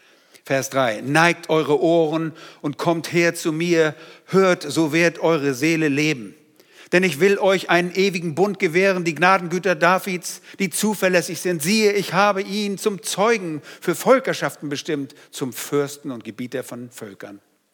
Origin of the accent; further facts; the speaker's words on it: Northern Germany, Germany; Bei uns in Norddeutschland sagt man Nörgeln.